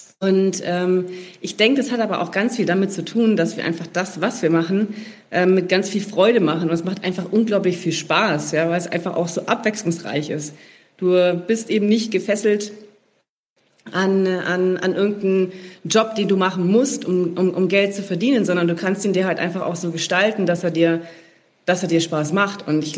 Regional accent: Bavaria, Germany; Aber ja, ich bin im Unterallgäu aufgewachsen, also sind natürlich meine Wurzeln auch irgendwo dort verortet.

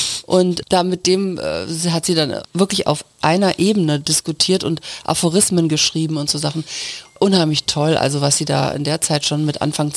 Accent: Aachen, North Rhine-Westphalia, Germany; born there; meine Mutter aus Schlesien. Und dann sind die, haben die sich aber in Aachen kennengelernt und deswegen bin ich in Aachen geboren.

